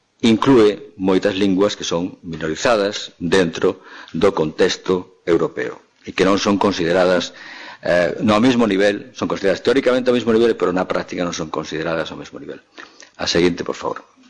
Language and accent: Galician; Galicia, Spain; Nos consideramos como escritores galegos, eu aquí estou sentado como escritor galego